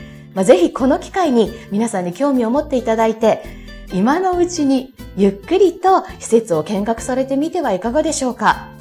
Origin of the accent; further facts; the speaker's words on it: Gunma, Japan; が地元群馬県から